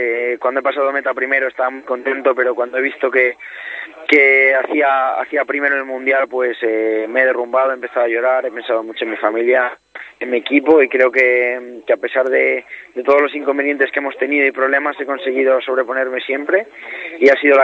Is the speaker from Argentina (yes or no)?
no; San Sebastián de los Reyes, Community of Madrid, Spain; Yo creo que mi pueblo, mi zona donde me he criado y creo que me siento de allí.